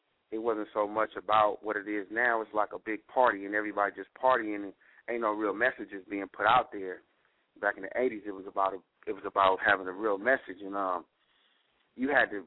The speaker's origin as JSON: {"language": "English", "region": "California", "country": "United States", "accent": "Californian", "said": "I got my accent as far as coming from California"}